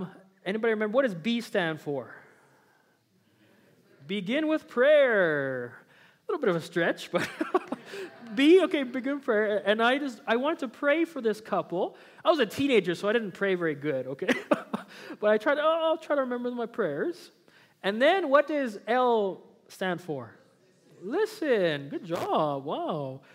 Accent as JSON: {"language": "English", "town": "Kinsella", "region": "Alberta", "country": "Canada", "tie": "born or raised there", "said": "When I was a teenager, I grew up in Kinsella, Alberta. Anybody know where Kinsella is? Okay, a few people. Only about 30 people live there."}